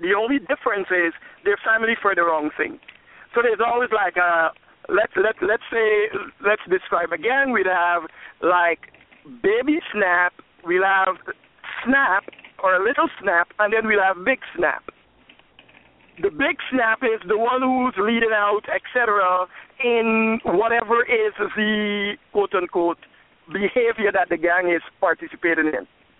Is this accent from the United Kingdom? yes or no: no; Guyana; I'm from British Guyana, and in my teenage years, when I started high school